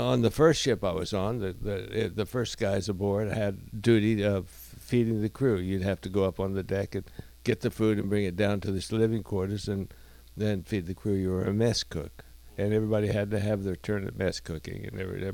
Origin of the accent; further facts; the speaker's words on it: Kansas, United States; And I'm a kid from Kansas, and I was locked in.